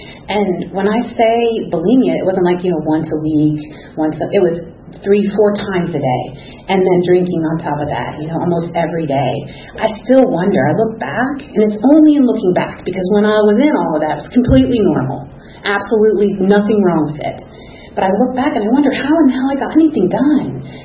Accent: Pennsylvania, United States; born there; also born or lived in Texas / Georgia / Ohio; And so I was born in Pennsylvania. We moved to Texas, back to Pennsylvania, to Georgia, back to Pennsylvania, to Ohio, back to Pennsylvania.

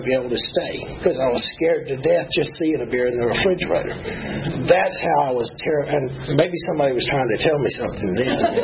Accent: Atlanta, Georgia, United States; born there; I was born right here in Atlanta, Georgia, 1957. I'm 55. I was born at Georgia Baptist Hospital.

